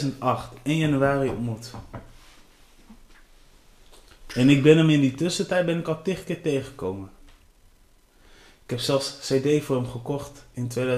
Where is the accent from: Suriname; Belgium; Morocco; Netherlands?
Netherlands; Delfzijl, Groningen; in Groningen, want ik kom uit Delfzijl, hè?